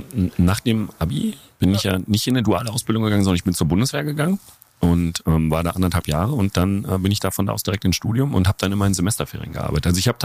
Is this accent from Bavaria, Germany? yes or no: no; North Rhine-Westphalia, Germany; moved away as an adult; Ich bin aus NRW weg, wegen der guten Universitäten in Bayern und habe dann dort Unterschlupf gefunden